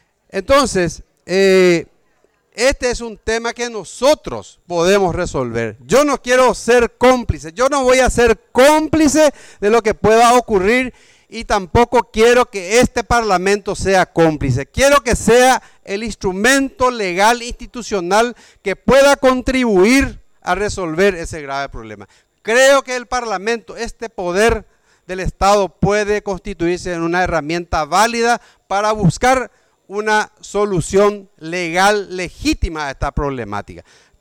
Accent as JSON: {"language": "Spanish", "region": "San Pedro", "country": "Paraguay", "said": "Y hablo como parlamentario paraguayo, como sanpedrano."}